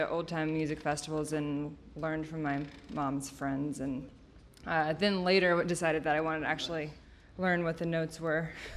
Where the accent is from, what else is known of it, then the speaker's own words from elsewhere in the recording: Georgia, United States; also born or lived in Charlotte, North Carolina; I grew up, born in North Carolina in Charlotte, and then grew up in outside of Atlanta, Georgia.